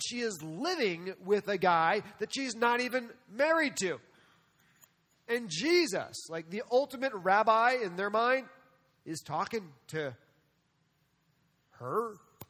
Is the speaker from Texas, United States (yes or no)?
no; New York City, New York, United States; And so I grew up around New York City, so I seen people do this a little strange.